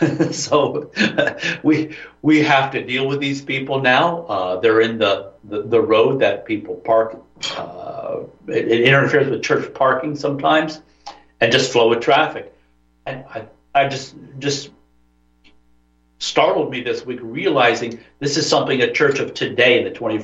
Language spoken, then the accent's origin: English; New Jersey, United States; I came out the other side the victor because I'm from North Jersey.